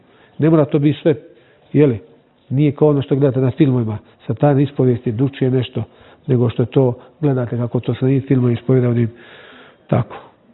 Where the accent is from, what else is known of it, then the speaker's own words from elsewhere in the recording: Bay of Kotor, Montenegro; Čak i kod nas u Boki je da je to veoma važno